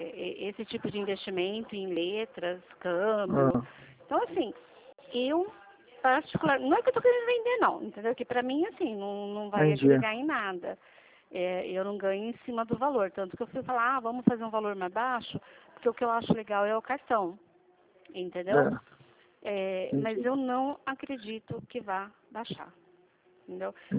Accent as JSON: {"language": "Portuguese", "region": "São Paulo", "country": "Brazil", "said": "Eu sou de São Paulo. Eu estou em São José dos Campos."}